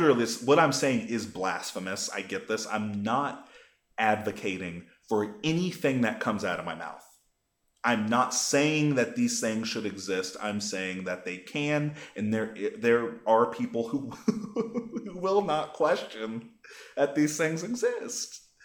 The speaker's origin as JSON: {"language": "English", "region": "Midwest", "country": "United States", "said": "But also, I'm from the Midwest."}